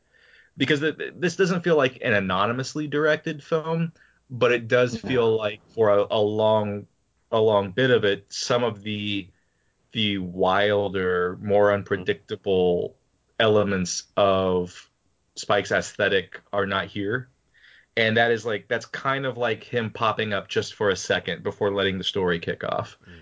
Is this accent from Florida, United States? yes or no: no; Aurora, Missouri, United States; I grew up in Southwest Missouri in a very small 2-stoplight town called Aurora.